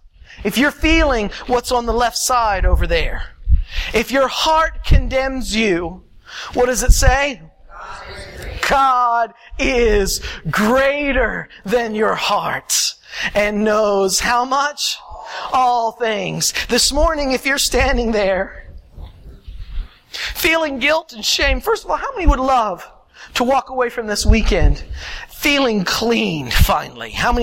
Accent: the South, United States; I come from the South, back East. I grew up in a very Baptist environment. Not Anabaptist, Baptist.

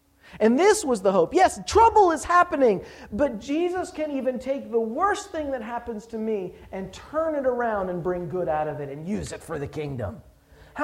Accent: United States; I'm from the States, so I can be that, say that.

